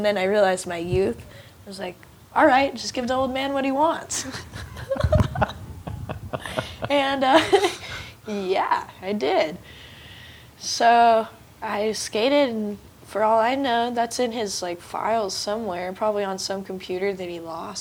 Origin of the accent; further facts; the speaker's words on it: Santa Ana, California, United States; growing up in Santa Ana with all the S's and Vatos around me.